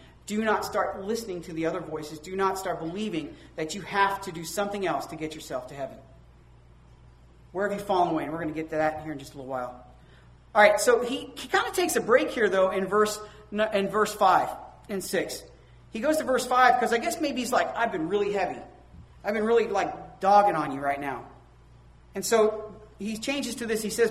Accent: Virginia, United States; I'm from the South too. I'm from Virginia. And they talk back to us in the South.

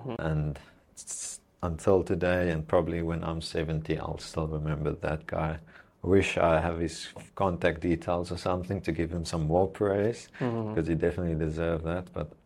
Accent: Langebaan, Western Cape, South Africa; I spoke to a guy once in my hometown, Langebaan.

